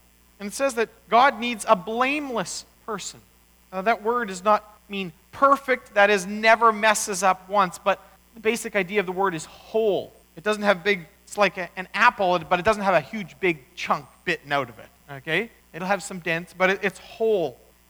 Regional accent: Manitoba, Canada; I remember a number of years ago flying back to Manitoba, my hometown.

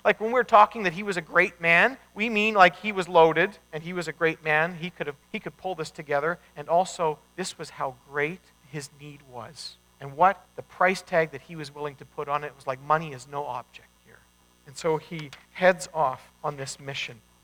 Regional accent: Manitoba, Canada; Where I grew up in Manitoba, there was the Red River, and it was Red River because it was muddy, you know?

